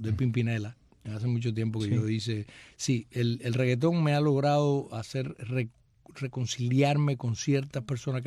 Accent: Banes, Holguín, Cuba; Hoy pregunto a los de mi pueblo, del municipio de Vanes

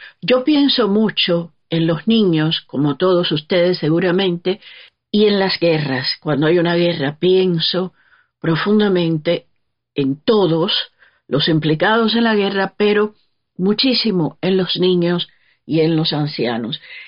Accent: Cuba; moved away as an adult; yo me fui de Cuba con mi hija pequeña

